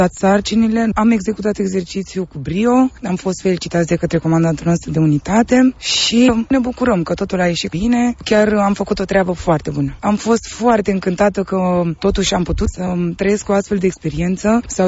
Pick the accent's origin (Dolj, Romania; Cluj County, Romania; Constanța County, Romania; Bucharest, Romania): Dolj, Romania; Craiova; am 32 de ani, sunt din Craiova.